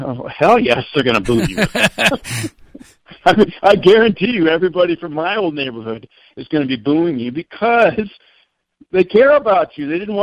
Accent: Denver, Colorado, United States; I grew up in South Denver. I grew up a long walk from, from Pepsi Center.

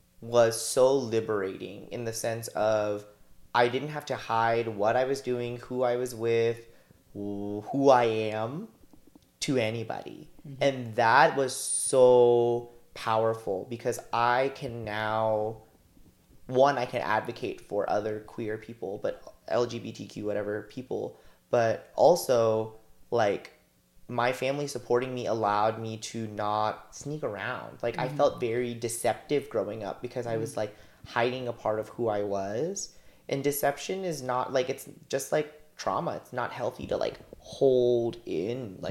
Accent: Wichita, Kansas, United States; But also like I grew up in Wichita, Kansas, and the pickings, like we talked about, like there are queer people of color in the community, but pickings are slim.

